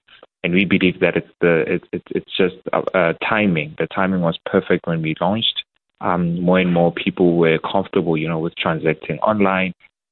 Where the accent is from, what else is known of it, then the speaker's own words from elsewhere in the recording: Hammanskraal, Gauteng, South Africa; I grew up in Hammanskraal